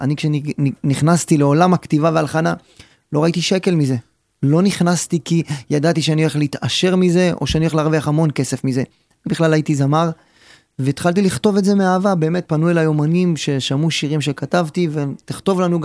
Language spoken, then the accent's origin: Hebrew; Dimona, Southern District, Israel; אני והיא פחות או יותר באים מאותו רקע, היא גדלה בבר שבע, אני גדלתי בדימונה, שזה שכנים. זה לא סוד שאתה יודע, רוב האוכלוסייה הם יוצאי עדות המזרח.